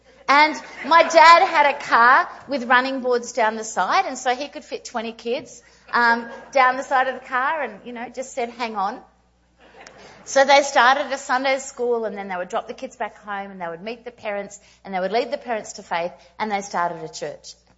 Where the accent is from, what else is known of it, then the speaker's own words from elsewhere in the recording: Brisbane, Queensland, Australia; born there; I was born in Brisbane in a place called Kalanga.